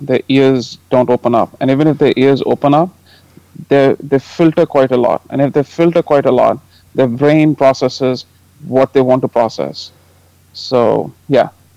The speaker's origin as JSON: {"language": "English", "country": "India", "said": "I'm originally from India."}